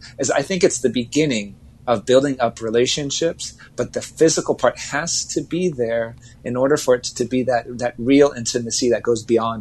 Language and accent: English; Santa Monica, California, United States; also born or lived in Los Angeles; all of my siblings, we grew up in Santa Monica and Los Angeles. And so we our heart is there